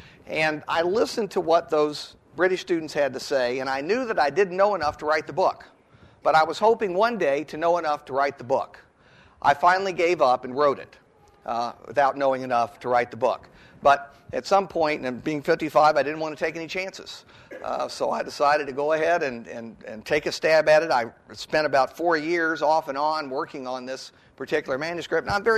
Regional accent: United States; They already had seen some things that I hadn't seen growing up in the United States about how our system worked and how it didn't.

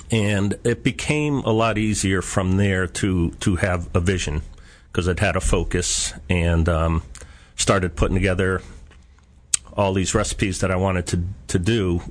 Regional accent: Hartford, Connecticut, United States; I grew up in Hartford, Connecticut. I grew up in an Italian neighborhood, which...

